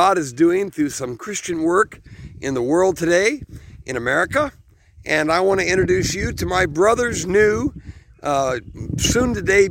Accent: Knox, Indiana, United States; So here off in beautiful Indiana, Knox, Indiana, my hometown where I grew up and where I graduated from high school

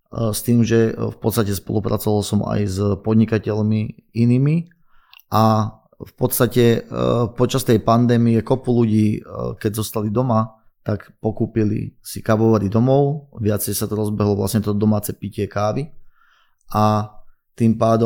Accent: Záhorie, Slovakia; A keďže som zo Záhoria

